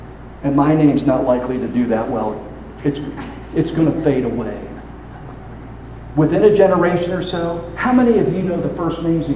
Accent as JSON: {"language": "English", "region": "Pennsylvania", "country": "United States", "tie": "born or raised there", "said": "I grew up in Pennsylvania, on the opposite side of the continent from Tucson."}